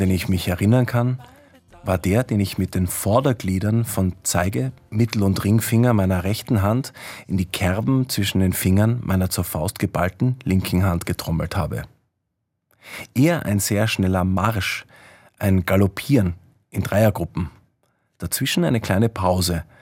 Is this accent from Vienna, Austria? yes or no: no; Innsbruck, Tyrol, Austria; Ich komme aus Innsbruck.